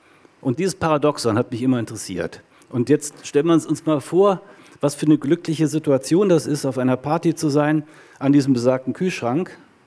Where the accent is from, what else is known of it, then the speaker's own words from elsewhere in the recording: Rhineland, Germany; ich bin im Rheinland groß geworden